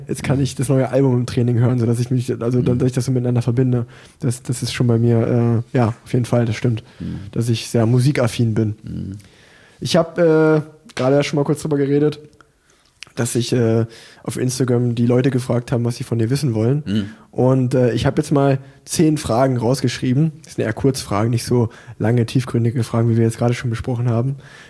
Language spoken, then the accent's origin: German; Unna, North Rhine-Westphalia, Germany; born there; now in Cologne, Germany; als gebürtiger Unneraner, das liegt ja eigentlich vor Ort von Dortmund, ist das ganz genauso. Also ich finde, ich wohne jetzt in Köln